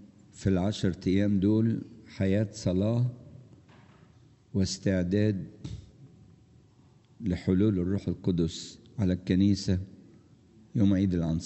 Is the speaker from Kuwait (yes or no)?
no; Egypt; وطبعا احنا في مصر بنعاني منها أكتر من أي بلد أخرى